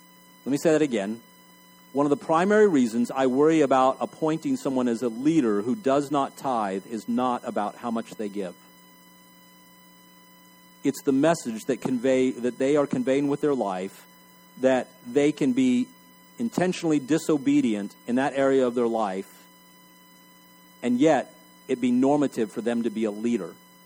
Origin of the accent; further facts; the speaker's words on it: Ireland; I can say that because I'm Irish